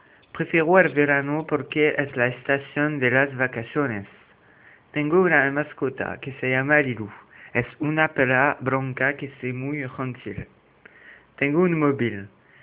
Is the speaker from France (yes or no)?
yes; France; Spanish is a second language; now in Cayenne, France; soy francés, tengo 14 años, mi cumpleaños es el 8 de agosto. Vivo en Cayenne con mi padre, mi madre y mi hermano.